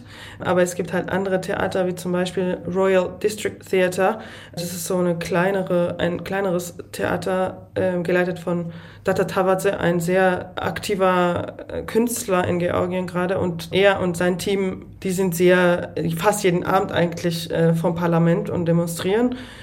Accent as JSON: {"language": "German", "region": "Saxony", "country": "Germany", "tie": "born there", "said": "also ich darf das von meinem Geburt her sagen, dass Erzgebirge meine Heimat ist."}